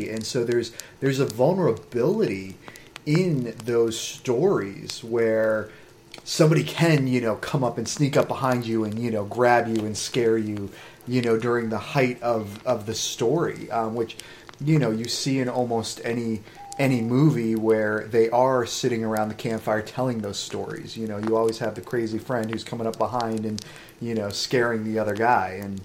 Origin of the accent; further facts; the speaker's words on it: New Hampshire, United States; because you grew up here in Maryland and I grew up in New Hampshire.